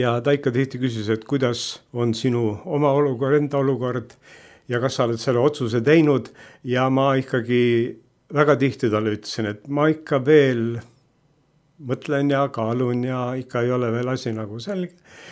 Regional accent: Tallinn, Harju County, Estonia; born there; Ma olen sündinud Tallinnas 45. aastal. Ja minu õnn ja rõõm on olnud see, et ma olen sündinud usklikusse kodusse.

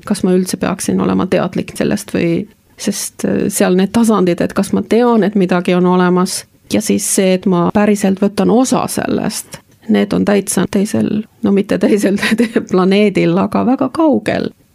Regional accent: North Savo, Finland; Estonian is a second language; also born or lived in Western Finland; now in Estonia; Ma olen pärit sellisest kohast Soomest, mis on siis Pohjois-Savo. Ja Savo on kuulus sellest, et meie mõtleme välja päris palju sõnu. Ja võib-olla ma vahepeal kasutan neid ja siis ma olen elanud ka Lääne-Soomes kahes erinevas kohas

